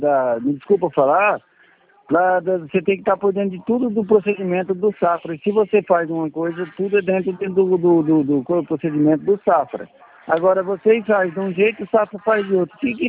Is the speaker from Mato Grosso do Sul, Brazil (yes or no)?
yes; Mato Grosso do Sul, Brazil; aqui em Campo Grande. Eu sou do Mato Grosso do Sul.